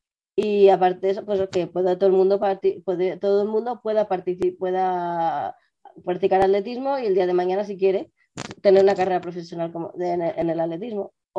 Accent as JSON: {"language": "Spanish", "town": "Salamanca", "region": "Castile and León", "country": "Spain", "lives_now": "Madrid, Spain", "said": "tengo 44 años recién cumplidos, como quien dice, soy de Salamanca, aunque vivo en Madrid."}